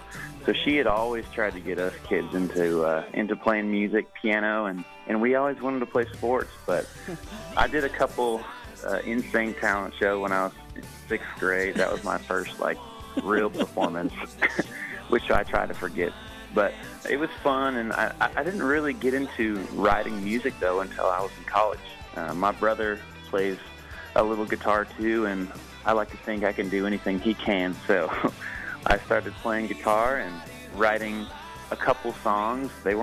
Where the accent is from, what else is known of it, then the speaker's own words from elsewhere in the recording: Oregon, United States; I'm from Oregon. I grew up on a family farm out there.